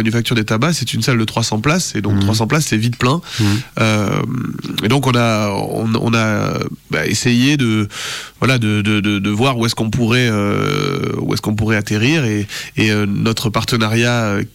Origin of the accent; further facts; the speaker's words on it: Bordeaux, Nouvelle-Aquitaine, France; moved away as an adult; now in Lyon, France; Je suis originaire de Bordeaux, et c'est vrai qu'il y a énormément de similitudes aussi.